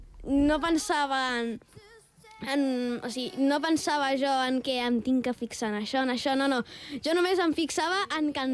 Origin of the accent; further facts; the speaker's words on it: Vilafranca, Catalonia, Spain; Jo soc de Vilafranca.